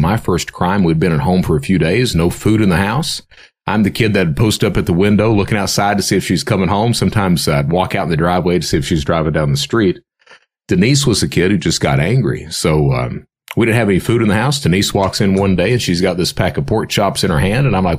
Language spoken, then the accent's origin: English; Hazard, Kentucky, United States; I'm from Hazard, Kentucky. So if you've seen those floods on CNN and things like that, that epicenter is my hometown.